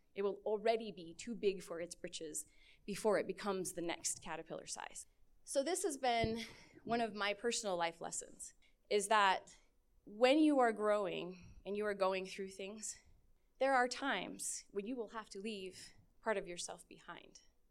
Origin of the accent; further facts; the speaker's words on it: Utah, United States; So when I was growing up in Cache Valley, the monarch butterfly was a part of my life growing up.